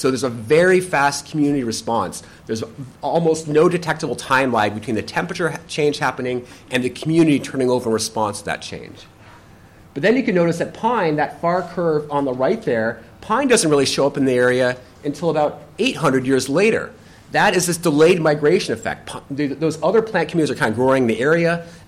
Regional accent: Wisconsin, United States; This is based from my home state of Wisconsin here.

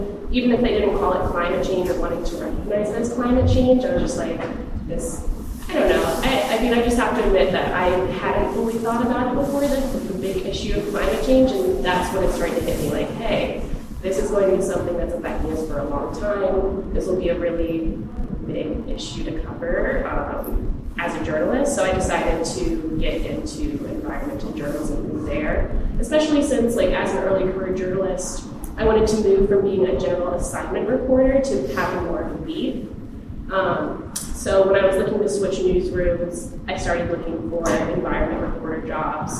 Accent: Virginia, United States; now in New Orleans, United States; I'm from Virginia originally, but now I'm working in New Orleans.

